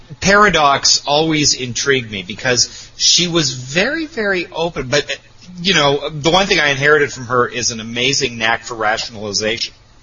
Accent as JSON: {"language": "English", "country": "Canada", "also_born_or_lived": "Los Angeles, United States", "lives_now": "Chicago, United States", "said": "I was originally from Canada and was in the entertainment business."}